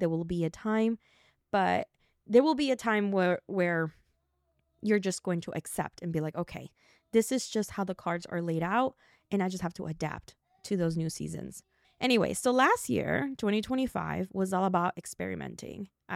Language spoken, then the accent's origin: English; Florida, United States; I'm from Florida. My entire life, I've dealt with hurricanes. Like, that's just the weather we have. I'm Puerto Rican, you know, so Caribbean vibes for me.